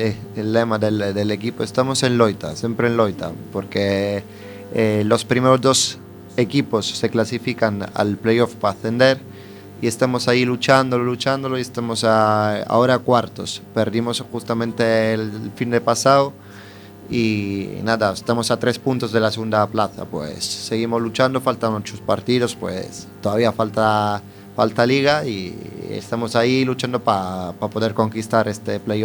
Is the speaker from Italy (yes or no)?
yes; Palermo, Sicily, Italy; Spanish is a second language; yo soy de Palermo, que es la capital de Sicilia, que es una isla, pues... estoy a contacto con el mar